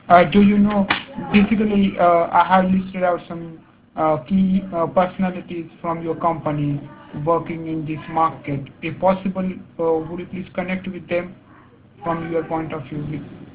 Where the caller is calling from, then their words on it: India; English is a second language; Basically, our company headquarters is in USA. And I am calling from India right now.